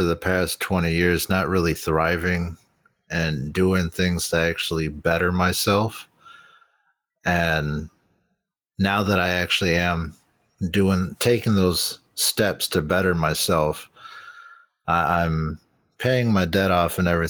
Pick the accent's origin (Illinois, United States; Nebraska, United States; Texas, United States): Texas, United States; Temple; born there; now in Minnesota, United States; Well, I was born in Temple, Texas, moved up to Minnesota in 91, just in time for the blizzard. Never seen snow in my life until then.